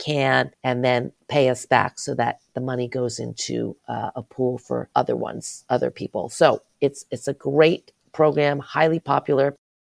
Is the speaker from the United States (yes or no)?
yes; Great Neck, New York, United States; now in San Francisco, United States; I was born in New York, grew up on Long Island, in Great Neck, Long Island. We didn't have a lot of agriculture in Long Island. Then I moved to San Francisco.